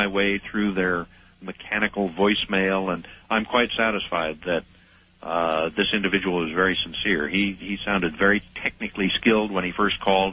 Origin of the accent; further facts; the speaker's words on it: Missouri, United States; born there; and I was born in Missouri, by the way.